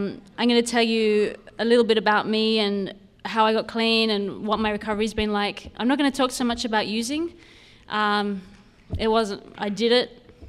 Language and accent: English; Sydney, New South Wales, Australia; I'm Australian and I grew up in Sydney, Australia.